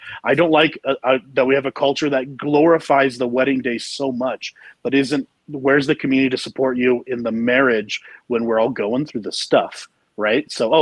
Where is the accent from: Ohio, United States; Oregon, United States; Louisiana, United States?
Oregon, United States; Salem; I come from a long line. Like, I was born and raised in Salem, Oregon. If you don't know anything about it, it's wet.